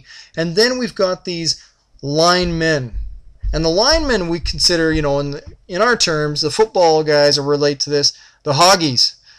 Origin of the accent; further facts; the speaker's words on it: Canada; I mean, there's some big kids in Canada, don't get me wrong. But in high school, we're not as big as an American high school student is.